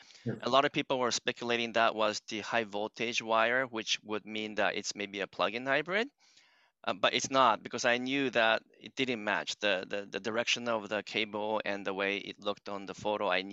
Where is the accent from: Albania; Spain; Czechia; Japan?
Japan; also born or lived in United States / Canada; So I'm again … born and raised in Japan, but got educated in the U.S. and Canada. So I went to high school in the U.S., also in Canada.